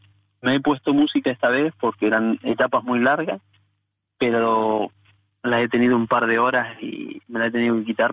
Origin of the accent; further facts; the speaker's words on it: Argentina; Uno como es argentino, soy sincero